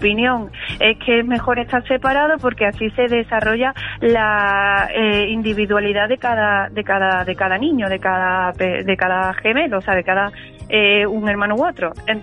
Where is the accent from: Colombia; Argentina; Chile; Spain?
Spain; Gelves, Andalusia; now in Marchena, Spain; soy de Helves de toda la vida, mi familia es de allí, yo me considero de allí. O sea, que lo que pasa que, pues la vida me ha puesto aquí ahora mismo en Marchena.